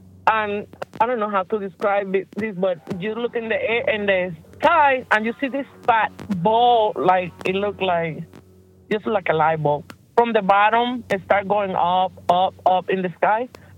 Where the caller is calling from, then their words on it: Cincinnati, Ohio, United States; I'm calling from Cincinnati, Ohio.